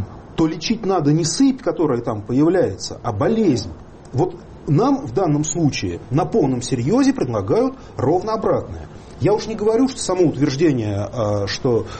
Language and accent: Russian; Nizhny Novgorod Oblast, Russia; Я родом из Нижегородской области. Вот у нас на юге области одна русская культура.